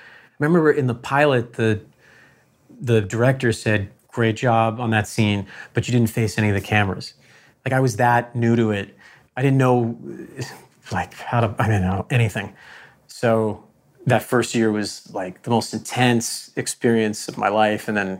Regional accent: Connecticut, United States; I'm from Connecticut, but I hadn't gone there because I had this audition.

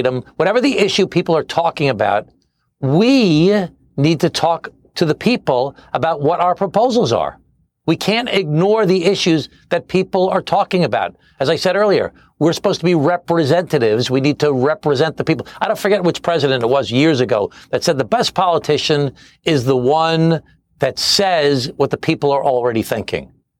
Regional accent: Glen Cove, New York, United States; My father was an immigrant, came from Italy as a young boy. When I was the mayor of my hometown, Glen Cove, I started the first day worker shape-up center anywhere on the East Coast of the United States of America

